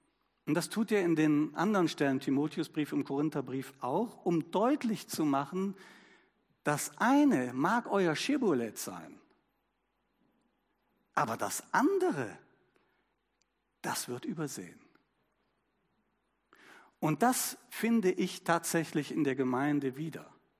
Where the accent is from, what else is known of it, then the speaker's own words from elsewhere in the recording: Cologne, North Rhine-Westphalia, Germany; Also, oder Bayern oder könnten auch Kölner sein, ich bin Kölner.